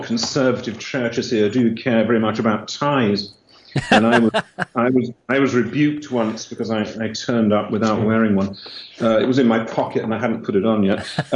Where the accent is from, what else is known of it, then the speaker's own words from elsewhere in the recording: London, United Kingdom; moved away as an adult; I am English, not Scottish. I was born and brought up in London, and I first came up to Scotland a very long time ago.